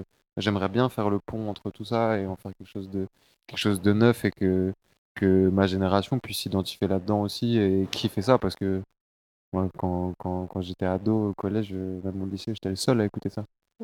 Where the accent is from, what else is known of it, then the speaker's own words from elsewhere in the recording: Besançon, Bourgogne-Franche-Comté, France; Je suis né à Besançon